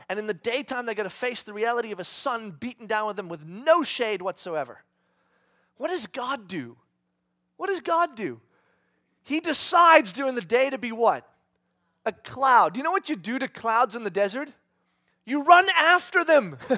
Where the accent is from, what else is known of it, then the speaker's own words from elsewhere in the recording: South Africa; also born or lived in Namibia; Now, I grew up in South Africa. And for 3 years, we lived in a place called Walvis Bay, which is in Namibia